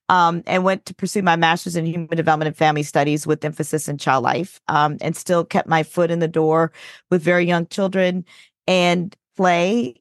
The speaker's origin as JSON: {"language": "English", "town": "New Orleans", "region": "Louisiana", "country": "United States", "said": "I'm originally from New Orleans. And so I went to college there, went to university, Xavier University there."}